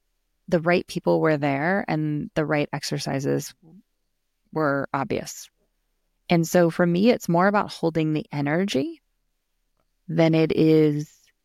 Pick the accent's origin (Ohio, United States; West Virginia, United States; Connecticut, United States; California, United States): California, United States; I'm from California. So we say bro and dude.